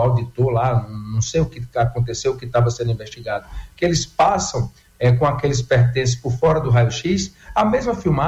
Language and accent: Portuguese; Paraíba, Brazil; porque eu sou do sertão da Paraíba e eu sei o quanto as minhas emendas são importantes para melhorar a vida das pessoas